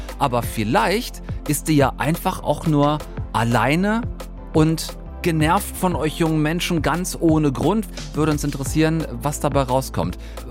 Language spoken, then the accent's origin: German; Nettelstedt, North Rhine-Westphalia, Germany; Aufgewachsen in Nettelstedt. 2000 Einwohner, aber Handballdynastie, sage ich euch. Rechtzeitig mit 19 von dort abgehauen